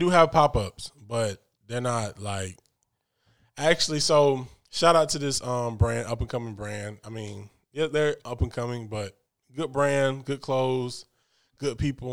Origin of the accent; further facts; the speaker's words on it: Atlanta, Georgia, United States; But guess what? I'm from Atlanta. It's going to happen in Atlanta.